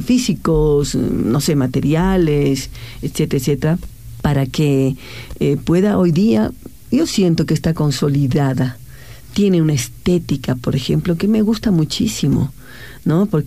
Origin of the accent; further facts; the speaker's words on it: Bolivia; Sí, es una cultura compleja la nuestra como bolivianos, lo tengo que decir.